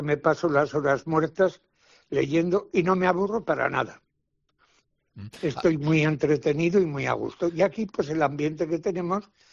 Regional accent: San Sebastián, Basque Country, Spain; born there; now in Tudela, Spain; nací en San Sebastián, sí.

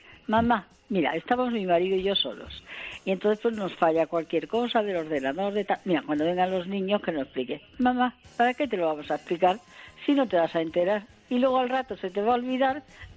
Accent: Madrid, Community of Madrid, Spain; now in Almería, Spain; Vivo en Almería. Ajá. Bueno, soy de Madrid, me vine a Almería. Tengo casa en San José

